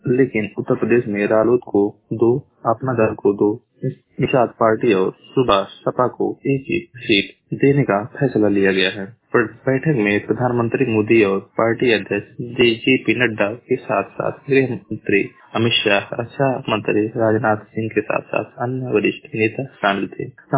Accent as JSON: {"language": "Hindi", "town": "Maharajganj", "region": "Uttar Pradesh", "country": "India", "said": "मैं जिला महाराजगंज का निवासी हूँ।"}